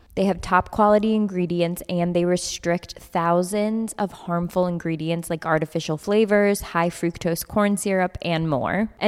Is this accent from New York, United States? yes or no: yes; New York, United States; And as a New Yorker, I just like am not expecting people to talk to me ever